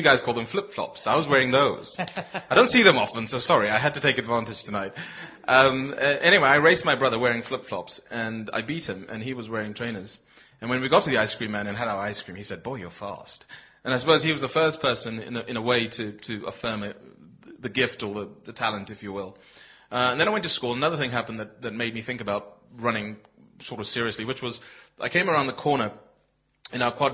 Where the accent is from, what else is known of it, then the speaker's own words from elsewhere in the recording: Kenya; And of course, I'm Kenyan, half Kenyan, and Kenyans are pretty good at running, aren't they?